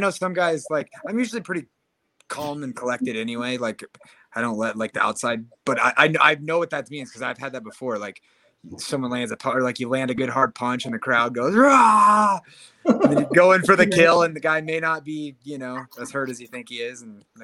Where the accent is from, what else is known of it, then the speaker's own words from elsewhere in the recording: Iowa, United States; Yeah, I grew up in Iowa and wrestled my whole life